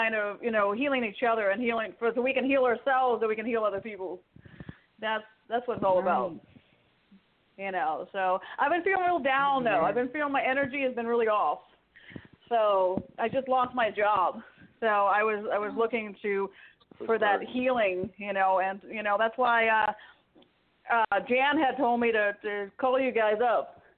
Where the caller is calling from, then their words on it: Huntsville, Texas, United States; I'm calling from Texas.